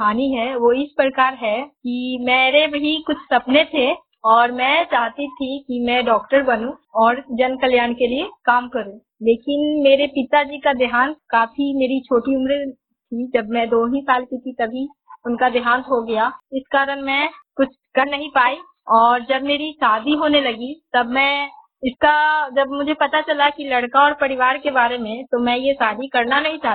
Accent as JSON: {"language": "Hindi", "town": "Manikpur", "region": "Bihar", "country": "India", "said": "मेरा गांव है मानिकपुर और प्रखंड चंडी की मैं रहने वाली हूँ"}